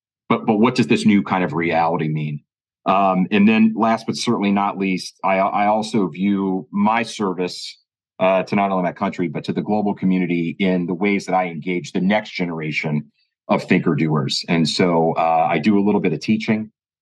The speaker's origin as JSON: {"language": "English", "country": "United States", "said": "opportunity to be really responsible for Africa strategy for the MOD, which was very, very unique as an American."}